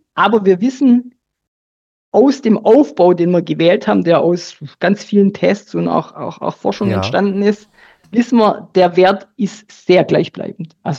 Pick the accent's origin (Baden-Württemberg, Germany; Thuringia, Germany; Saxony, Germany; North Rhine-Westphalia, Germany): Baden-Württemberg, Germany; Wir als Deutsche im Schwäbischen, die sparsam sind